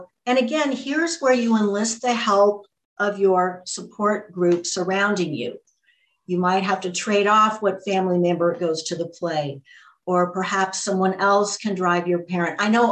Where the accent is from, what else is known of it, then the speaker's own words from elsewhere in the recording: United States; I grew up in the Greek culture, Greek American, and my Yaya grandmother lived with us in our home for 14 years.